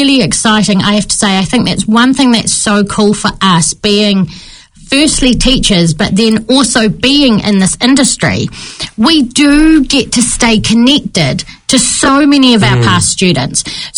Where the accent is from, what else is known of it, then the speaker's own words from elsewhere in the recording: Dunedin, Otago, New Zealand; born there; Well, I was born in Dunedin, and mum and auntie and everyone came from Invercargill.